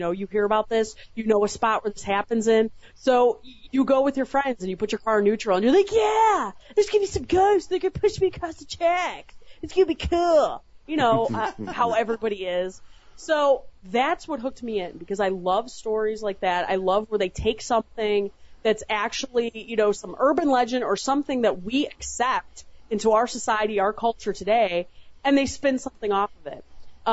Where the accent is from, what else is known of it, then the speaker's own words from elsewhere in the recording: Chicago, Illinois, United States; I'm like, I'm from Chicago, right? Everyone's been to rehab.